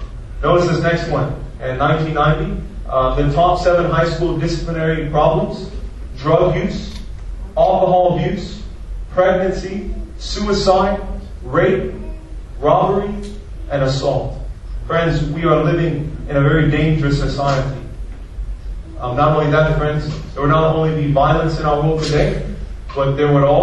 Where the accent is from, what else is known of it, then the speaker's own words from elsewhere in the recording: United States; this one just really blew my mind away because I grew up in America.